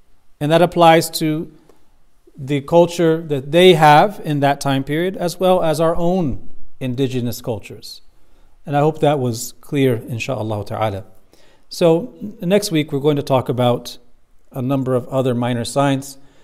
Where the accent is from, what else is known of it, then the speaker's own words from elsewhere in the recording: Morocco; because I came from Morocco before coming here